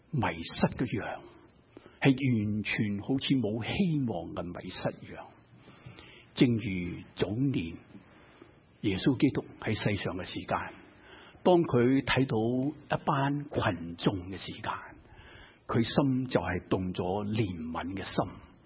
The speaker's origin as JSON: {"language": "Chinese", "country": "China", "said": "我们中国人有一句说话，一幅图画胜过千言万语。"}